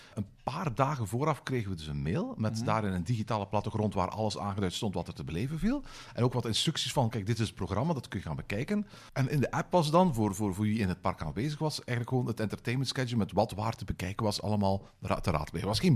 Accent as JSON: {"language": "Dutch", "country": "Belgium", "said": "Voor ons als Belgen is een oliebol iets dat eigenlijk alleen maar vers gegeten wordt."}